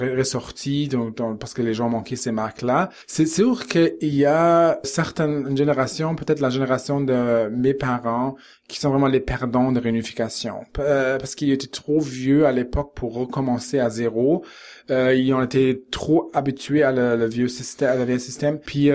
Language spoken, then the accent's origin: French; West Germany, Germany; Moi, personnellement, pour moi, il n'y a pas de nostalgie parce que je viens de l'Ouest